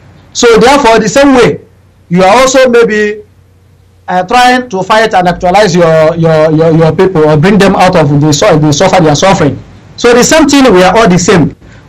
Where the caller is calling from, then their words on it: Dakar, Senegal; Yeah, I am calling from Dakar, Senegal.